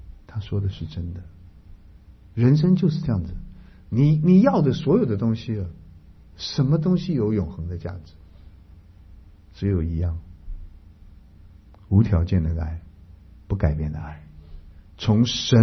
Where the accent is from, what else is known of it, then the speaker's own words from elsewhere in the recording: China; 我们中国人传统将功赎罪，听说吗？